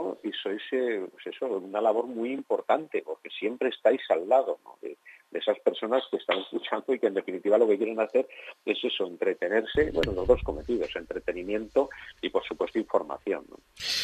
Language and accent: Spanish; Vinaròs, Valencian Community, Spain; Pues yo tengo muchos amigos y mucha familia en Vinaroz, ¿no? Y será para mí un placer llevarla a mi pueblo, ¿no? Y además te digo una cosa, soy de los últimos que nacieron en los 60